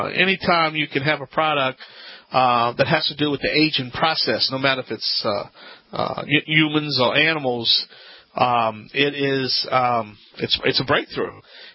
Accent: Louisiana, United States

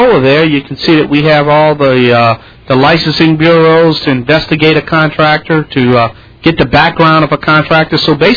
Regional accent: New Orleans, Louisiana, United States; because you know New Orleans is my hometown, and I'm going to participate and do whatever I can to rebuild my great city.

